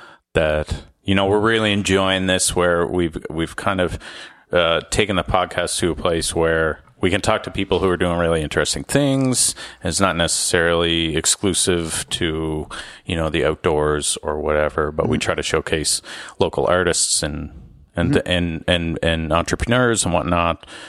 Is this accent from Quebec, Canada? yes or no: no; Nova Scotia, Canada; And like our Venn diagrams overlap where we're all from Cape Breton.